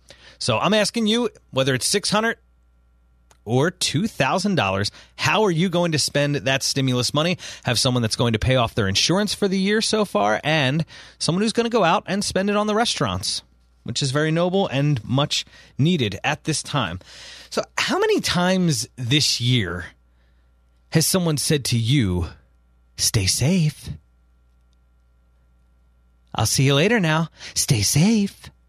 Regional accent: Philadelphia, Pennsylvania, United States; How do I stay safe? As a Philadelphian, can I?

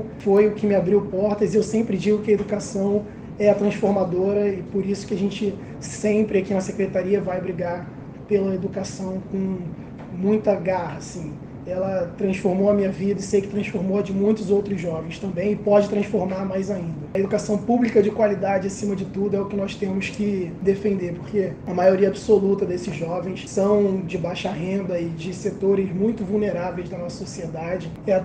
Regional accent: Rio de Janeiro, Brazil; apesar de ter nascido e crescido na Cidade de Deus, eu tive, muito jovem, um grande privilégio, né?

